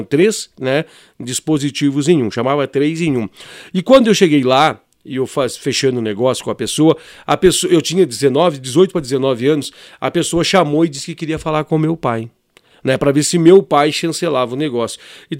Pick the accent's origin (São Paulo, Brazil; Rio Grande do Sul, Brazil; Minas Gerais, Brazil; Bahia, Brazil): Rio Grande do Sul, Brazil; Caxias do Sul; Eu sou aqui de Caxias do Sul